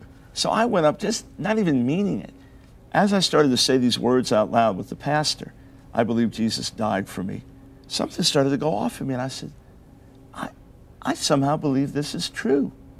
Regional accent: New York, United States; See, the way I was raised on Long Island, nice Jewish home, my dad was the senior lawyer in New York Supreme Court

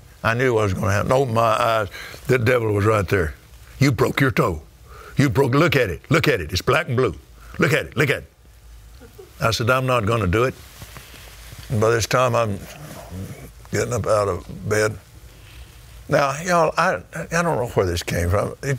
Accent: Texas, United States; I'm from Texas. It's not an ottoman.

